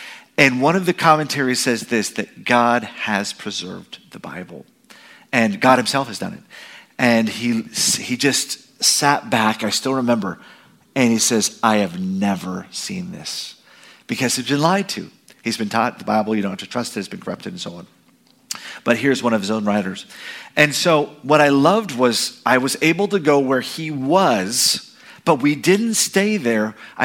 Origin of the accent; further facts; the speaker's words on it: California, United States; Yeah, I'm from here. I'm from Sonoma County.